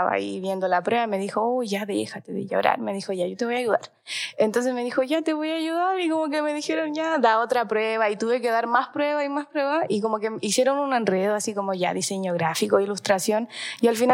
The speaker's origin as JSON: {"language": "Spanish", "town": "Melipilla", "region": "Santiago Metropolitan Region", "country": "Chile", "said": "muy lejos de mi casa, y yo soy de Melipilla."}